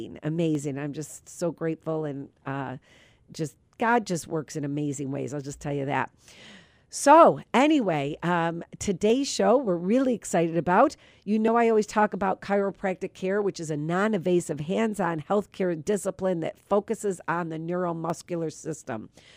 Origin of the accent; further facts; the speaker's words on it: North Tonawanda, New York, United States; And they are in the North Tonawanda, North Amherst area, which is my old stomping grounds. I grew up in North Tonawanda